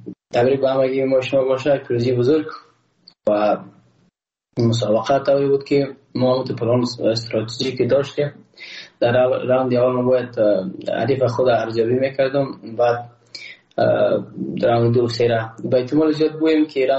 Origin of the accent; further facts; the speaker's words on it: Afghanistan; ما تاجیک نیستم، احساس کردم ما پوشگاه پرشتون نیستم، ما یک افغان هستم